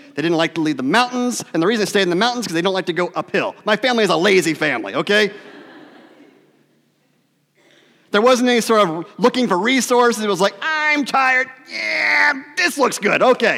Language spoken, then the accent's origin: English; Virginia, United States; I told you a little bit in my introduction that I am from Virginia originally, so I like that my children have southern names.